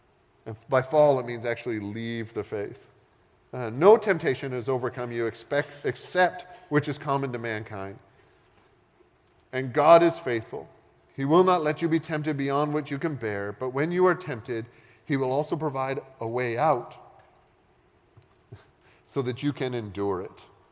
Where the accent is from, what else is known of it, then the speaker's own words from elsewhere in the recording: Canada; I'm Canadian, so we can do whatever we, like, everybody loves us.